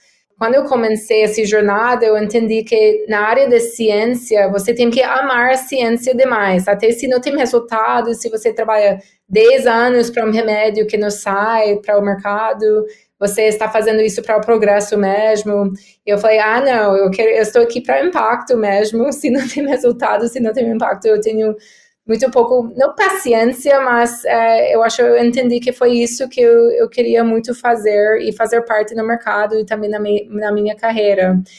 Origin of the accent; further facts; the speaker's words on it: United States; Portuguese is a second language; now in São Paulo, Brazil; Claro, eu sou uma engenheira química, sou americana, mas eu tenho 8 anos no Brasil, morando em São Paulo.